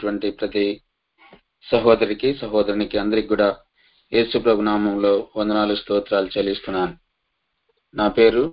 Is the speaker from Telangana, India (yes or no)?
no; Vempenta, Andhra Pradesh, India; నంద్యాల జిల్లాలో మరి పాములపాడు మండలము అనేటువంటి మండలం దగ్గర వేంపెంట గ్రామం మా స్వస్థలం.